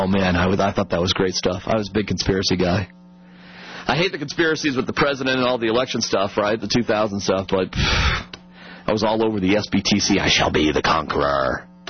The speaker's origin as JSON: {"language": "English", "region": "Northeast", "country": "United States", "tie": "born or raised there", "said": "I grew up on the East Coast where, Northeast. Tons of beaches."}